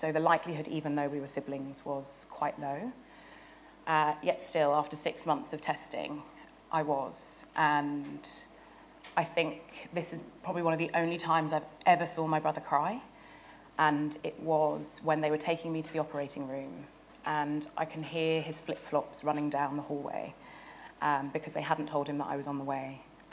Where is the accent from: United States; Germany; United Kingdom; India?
United Kingdom; Growing up in Britain, you don't really hear enough about the contribution